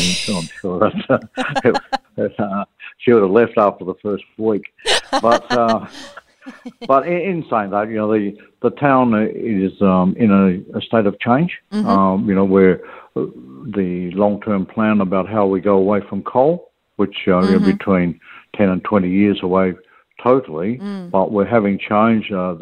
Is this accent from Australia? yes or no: yes; Collie, Western Australia, Australia; But back into my hometown, Collie, because we have a stable workforce in the mining industry, we haven't felt anywhere near the pressures that other towns have.